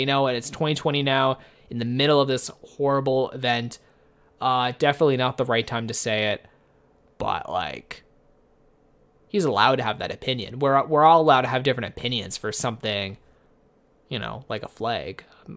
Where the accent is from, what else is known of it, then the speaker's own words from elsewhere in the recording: Canada; clearly we're both Canadian, so flag probably doesn't mean as much to us. But like, both my parents are in the Canadian military.